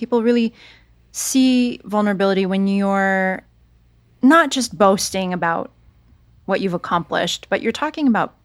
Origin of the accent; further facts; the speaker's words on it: San Jose, California, United States; I went back to San Jose, California, my hometown. So many languages spoken there, so many different Asians in my high school.